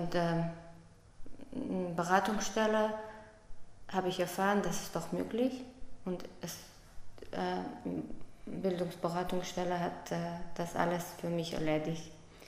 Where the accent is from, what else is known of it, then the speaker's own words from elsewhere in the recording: Armenia; German is a second language; moved away as an adult; now in Germany; Ich bin jetzt 32 Jahre alt. Ich bin in Armenien geboren. Da habe ich meinen Schulabschluss und meine Ausbildung abgeschlossen. Und seit 10 Jahren bin ich in Deutschland.